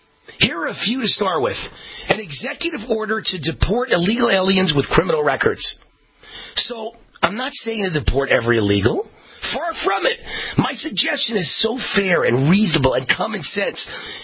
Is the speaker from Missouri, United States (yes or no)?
no; Nevada, United States; Nevada, my home state, already did it.